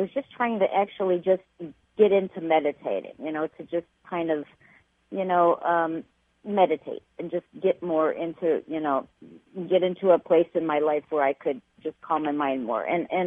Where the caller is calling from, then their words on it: Illinois, United States; Hi. I'm calling from Illinois.